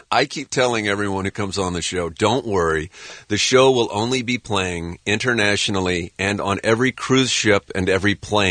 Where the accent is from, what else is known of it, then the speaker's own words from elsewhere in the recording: Ohio, United States; I remember this when I grew up in Ohio, they said that.